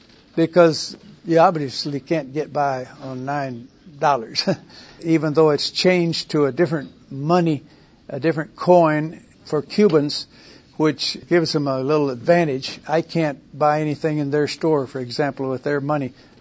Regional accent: San Luis Potosí, Mexico; People don't fear like in my hometown in San Luis Potosí, Mexico.

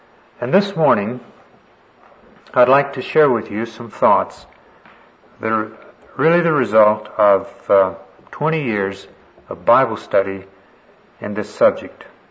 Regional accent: Texas, United States; I grew up down in East Texas, and the particular church that I grew up in, it was a sin to have what in those days they call mixed bathing.

